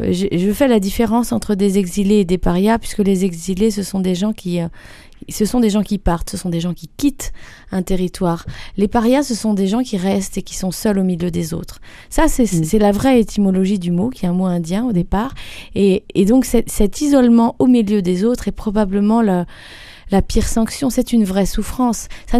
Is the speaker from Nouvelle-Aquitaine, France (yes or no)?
no; Grasse, Provence-Alpes-Côte d'Azur, France; je suis de Grasse.